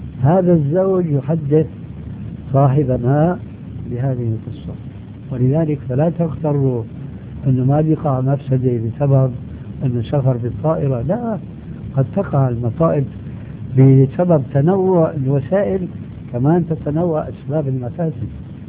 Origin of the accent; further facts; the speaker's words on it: Syria; وكما يقولون عندنا في الشام بلا طول سيرة